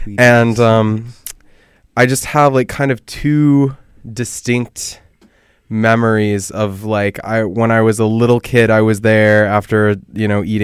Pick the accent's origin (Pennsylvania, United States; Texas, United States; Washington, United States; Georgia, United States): Washington, United States; Seattle; because I grew up in Seattle, and a few times through my childhood, like ended up like having like a soccer game